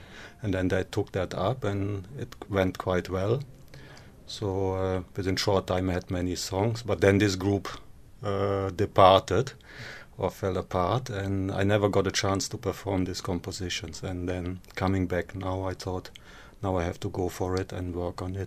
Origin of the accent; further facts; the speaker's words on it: Germany; English is a second language; moved away; Yeah, yeah. I'm from Germany.